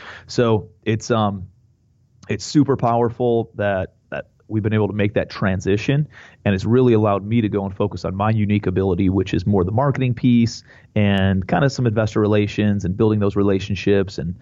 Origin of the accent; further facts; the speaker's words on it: Cleveland, Ohio, United States; also born or lived in New York City / Charleston; I'm from Cleveland, Ohio. So the land, and grew up in Cleveland, went to school in Ohio, moved out to New York City, lived there for about a year and a half.